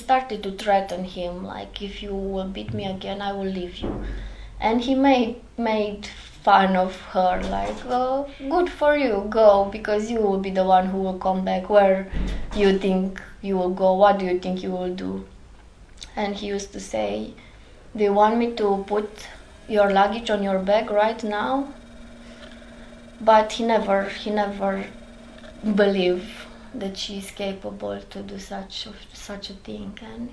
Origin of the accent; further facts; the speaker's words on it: Arad, Arad County, Romania; born there; English is a second language; The first train who came, it was the train who went in Arad, and this is how I was born in Arad.